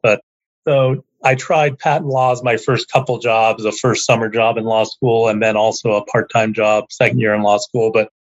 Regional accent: Berkeley, California, United States; So I'm somewhat unusual in that I'm Bay Area born and bred. I was born in Berkeley while my father was finishing his PhD there.

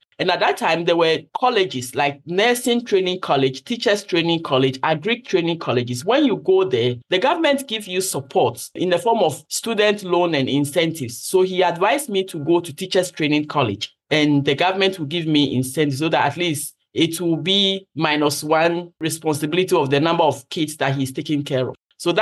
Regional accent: Ghana; So from the intro, I grew up in Ghana.

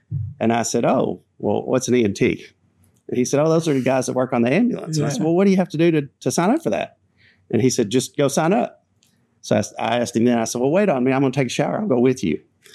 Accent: Bryant, Arkansas, United States; also born or lived in North Little Rock; I'm from Central Arkansas. I was born in North Little Rock. I lived in Northwest Arkansas for a very brief time, but I started first grade here in Central Arkansas in Bryant.

